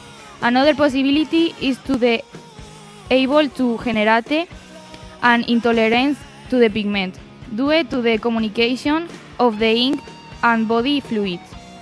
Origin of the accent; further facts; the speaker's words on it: Madrid, Community of Madrid, Spain; English is a second language; I'm 19 years old. I'm from Madrid.